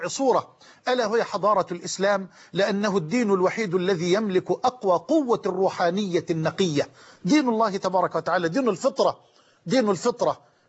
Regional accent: Egypt; وأسأل الله سبحانه وتعالى أن يجعل بلدنا مصر أمنا أمانا سخاء رخاء.

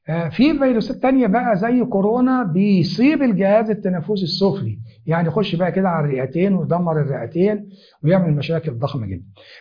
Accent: Egypt; والحمد لله مش موجود عندنا في مصر بفضل الله سبحانه وتعالى

